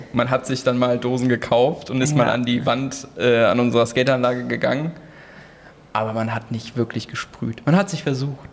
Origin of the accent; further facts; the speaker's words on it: Dietzenbach, Hesse, Germany; Ich bin in Dietzenbach aufgewachsen